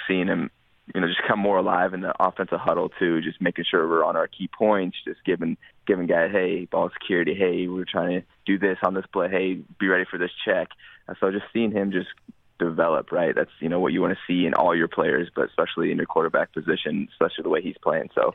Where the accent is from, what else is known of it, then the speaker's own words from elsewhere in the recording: Colorado, United States; I came from Western Colorado, like this little tiny school.